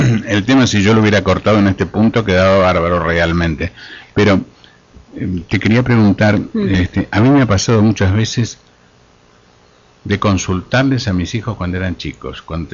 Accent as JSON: {"language": "Spanish", "region": "Buenos Aires", "country": "Argentina", "said": "soy porteño"}